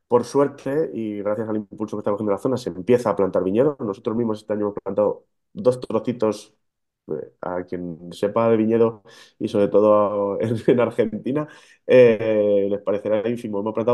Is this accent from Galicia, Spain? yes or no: no; Burgohondo, Castile and León, Spain; yo ahora mismo donde estoy es a la altura de mi pueblo, de Burgondo, y son 870 metros